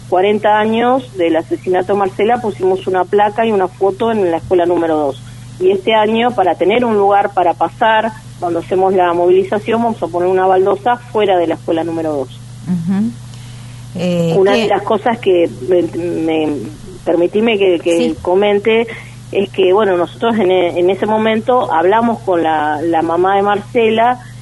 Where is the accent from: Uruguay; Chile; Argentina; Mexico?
Argentina; Río Grande, Tierra del Fuego; yo soy de acá de Río Grande